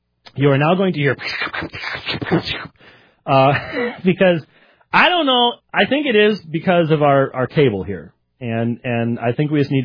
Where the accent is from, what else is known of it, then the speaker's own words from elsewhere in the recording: Minneapolis, Minnesota, United States; born there; I've been snowed in. I was born in Minneapolis.